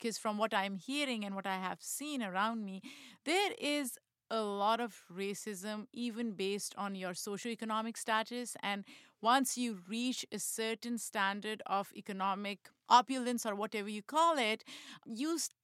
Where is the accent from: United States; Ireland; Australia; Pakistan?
Pakistan; I grew up in Pakistan, and it's pretty normal country.